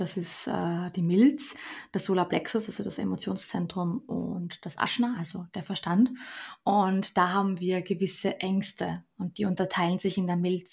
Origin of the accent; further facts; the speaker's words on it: Austria; dass wir bei uns in Österreich sagen, ich glaube in Deutschland auch